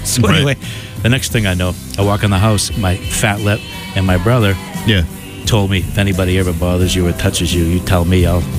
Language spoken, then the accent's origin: English; Medford, United States; because I'd say every other day I check the obituaries in my hometown of Medford.